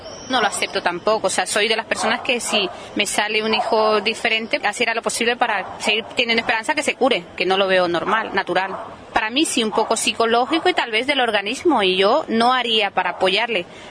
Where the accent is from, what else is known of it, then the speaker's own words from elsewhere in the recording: Bolivia; Yo soy de Bolivia y en mi país pues eso no se ve bien